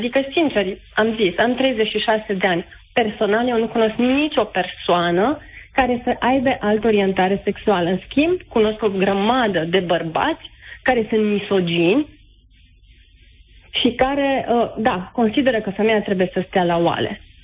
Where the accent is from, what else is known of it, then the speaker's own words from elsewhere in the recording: Oradea, Bihor County, Romania; sunt din Oradea, am 36 de ani.